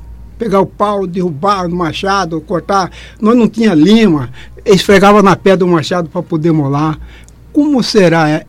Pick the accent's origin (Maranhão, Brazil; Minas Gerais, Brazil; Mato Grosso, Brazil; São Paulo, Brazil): Mato Grosso, Brazil; Vila Bela da Santíssima Trindade; born there; eu nasci aqui em Vila Bela. Aqui em Vila Bela Santíssima Trindade, mas nós tínhamos um sítio lá no Porto Suzano, na boca da Baía do Porto Suzano, na barranca do Rio Alegre.